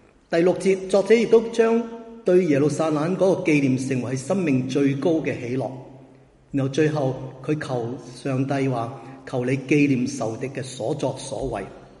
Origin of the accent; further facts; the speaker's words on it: Guangdong, China; now in Hong Kong; 我们广东人发誓好像吃生菜